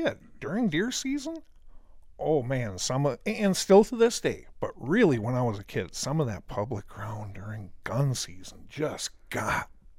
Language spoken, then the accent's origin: English; Wisconsin, United States; I grew up in Wisconsin, was born and raised in Wisconsin my whole life.